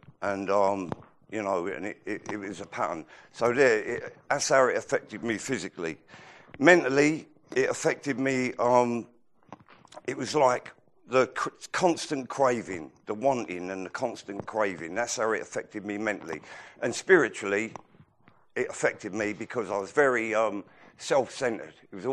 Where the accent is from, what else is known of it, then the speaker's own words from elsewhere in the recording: London, United Kingdom; I'm from East London.